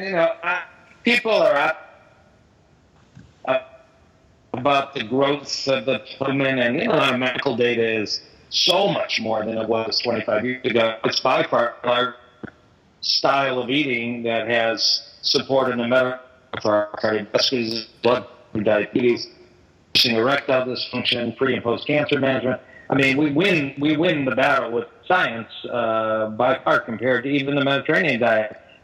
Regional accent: Michigan, United States; I moved back to the Michigan area, my hometown area

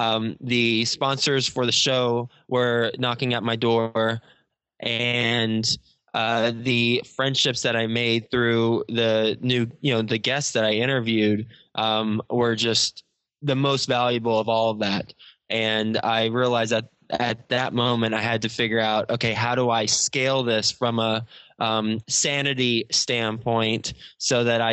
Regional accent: Texas, United States; moved away as an adult; now in New York City, United States; I'm from Texas, and I graduated in 2005 from Texas Tech University. I moved straight from Texas to New York City

